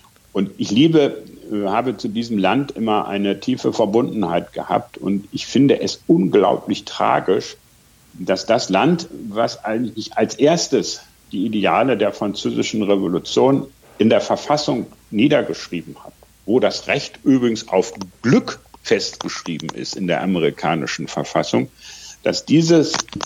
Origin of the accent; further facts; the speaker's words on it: Bremen, Germany; ich bin groß geworden in Bremen.